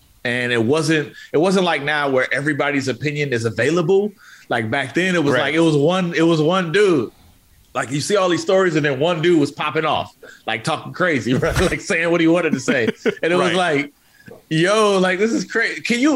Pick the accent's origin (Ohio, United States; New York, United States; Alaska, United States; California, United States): California, United States; Oakland; this is coming from a dude who's a columnist in Oakland, right, in my hometown, right?